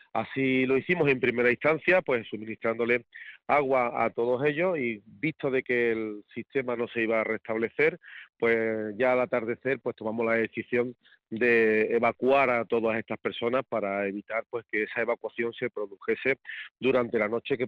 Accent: Andalusia, Spain; el nombre de todos los que somos españoles y principalmente andaluces, porque los andaluces tenemos una idiosincrasia muy diferente al del resto de los españoles

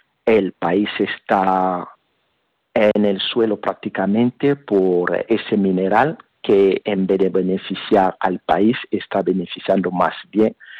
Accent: DR Congo; moved away; yo soy de la República Democrática del Congo y me vi obligado de dejar mi país por la guerra precisamente del coltán

